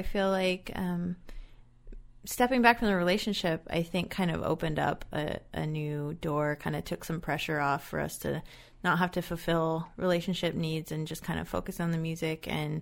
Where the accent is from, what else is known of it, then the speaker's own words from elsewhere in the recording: Fresno, California, United States; That's actually my hometown.